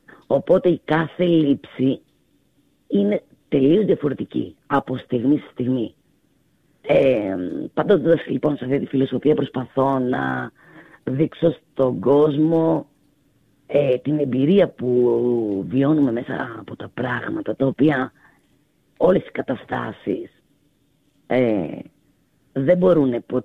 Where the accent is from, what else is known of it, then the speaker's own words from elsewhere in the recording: Volos, Thessaly, Greece; είμαι από Βόλο, έτσι, σε μια παραθαλάσσια χώρα με την υπέροχη θέα στη θάλασσα